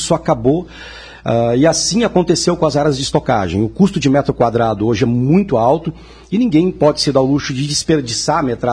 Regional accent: Rio Grande do Sul, Brazil; Eu sou gaúcho, então fiquei atendendo os clientes do interior do estado.

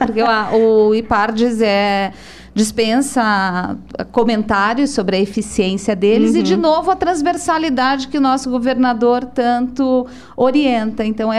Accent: Cascavel, Paraná, Brazil; porque eu nasci no interior, eu vim de Cascavel

